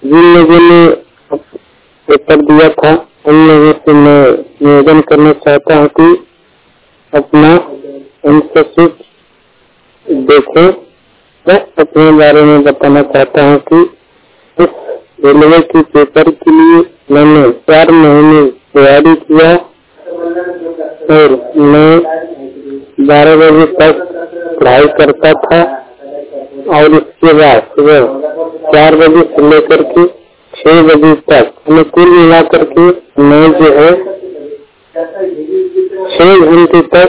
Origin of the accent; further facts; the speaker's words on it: Ballia, Uttar Pradesh, India; मैं बलिया यूपी से बिलोंग करता हूँ।